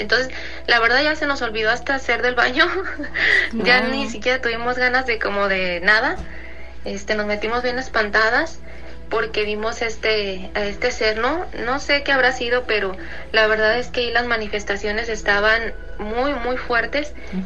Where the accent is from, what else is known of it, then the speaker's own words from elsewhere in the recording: Guadalajara, Jalisco, Mexico; de Guadalajara.